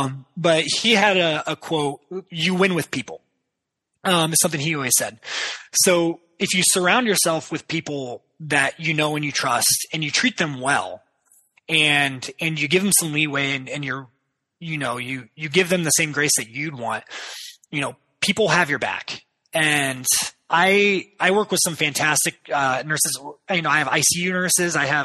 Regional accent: Ohio, United States; I'm from Ohio.

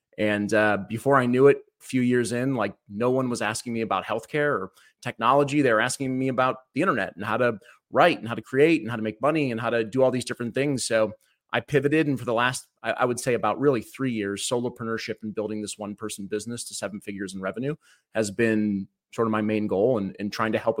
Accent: Cleveland, Ohio, United States; born there; Yeah, I was born in Cleveland, Ohio, back in 1981, which makes me 42, going on 43 here.

